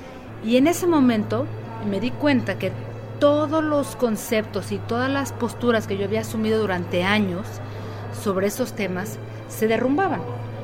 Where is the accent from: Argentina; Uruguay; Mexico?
Mexico; Nuestra cultura como mexicanos en el tema de la sexualidad, del cuerpo, de la convivencia, del ser